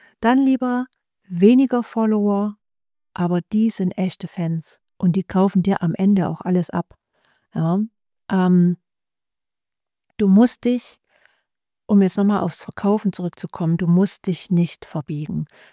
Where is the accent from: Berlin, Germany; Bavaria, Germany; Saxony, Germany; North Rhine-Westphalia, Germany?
Saxony, Germany; Ich komme aus Sachsen. Das wird man immer hören.